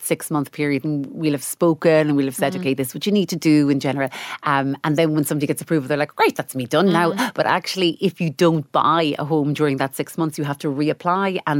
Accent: Ireland; Because we're, as an Irish consumers, we're so bad at switching, right?

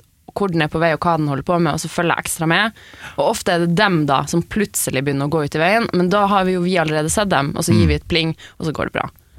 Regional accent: Alta, Finnmark, Norway; now in Oslo, Norway; Jeg kommer ofte hjem til Alta, jeg elsker å være der, og har liksom egentlig hatt lyst til å flytte hjem hele tiden. Men så flytta hele bandet ned til Oslo.

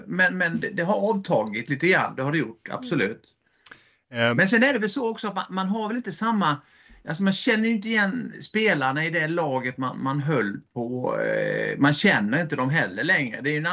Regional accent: Växjö, Kronoberg County, Sweden; Men jag är ju uppvuxen i Växjö, vet du, så att det vet i fåglarna vad det kan ha varit egentligen.

